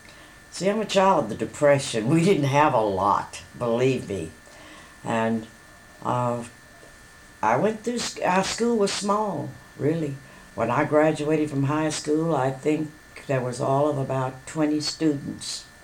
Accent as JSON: {"language": "English", "region": "Louisiana", "country": "United States", "tie": "born or raised there", "said": "I was born in West Feliciana Parish, Louisiana. I lived in the country, and I was the oldest of six children."}